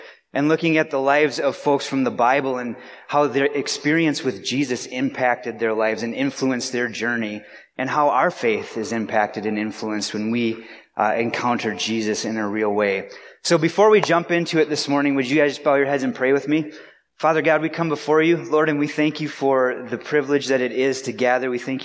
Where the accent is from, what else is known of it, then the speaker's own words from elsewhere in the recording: Wisconsin, United States; And so for me, growing up in Wisconsin, it was very similar to life here in the UP because we had very similar seasons, right?